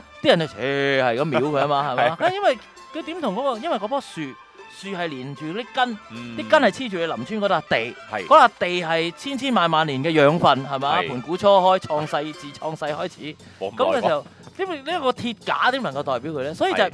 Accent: Shanghai, China; 我系上海人啊嘛

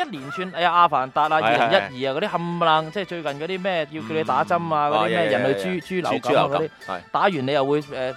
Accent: Shanghai, China; 我系上海人啊嘛

